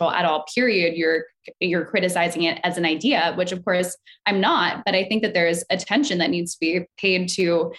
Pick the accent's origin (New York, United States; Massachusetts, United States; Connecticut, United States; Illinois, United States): New York, United States; I mean, I'm a New Yorker. I'm not in some sort of conservative bubble.